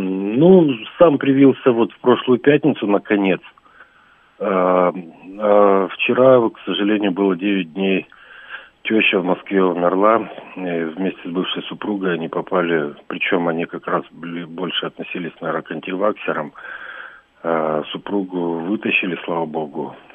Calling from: Feodosia, Crimea, Ukraine; я из Феодосии вам звоню.

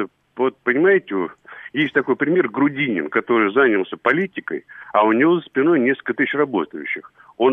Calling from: Moscow, Russia; я из Москвы, на пенсии недавно, вот генеральный директор фирмы был.

